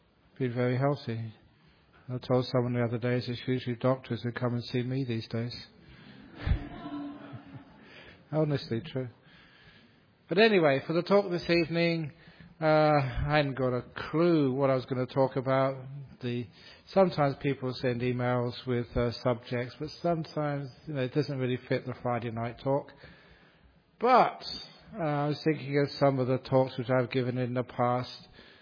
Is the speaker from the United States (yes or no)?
no; England, United Kingdom; born there; because I was born in England, when I was born, United Kingdom was still a world power.